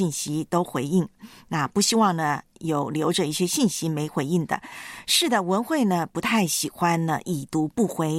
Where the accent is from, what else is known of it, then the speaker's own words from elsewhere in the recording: Taiwan; 因为我是在台湾长大的嘛。